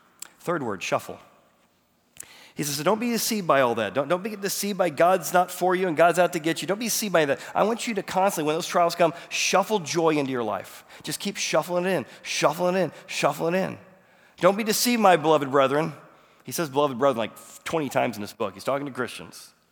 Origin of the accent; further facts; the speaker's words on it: Illinois, United States; I grew up in Illinois, corn, and the first crop